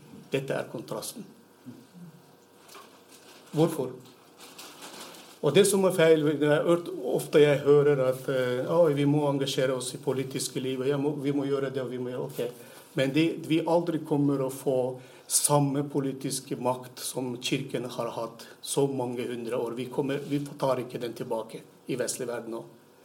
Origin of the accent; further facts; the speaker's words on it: Turkey; Swedish is a second language; Jag är en turker. Jag älskar mitt land, min nation, mycket mer än någon andra.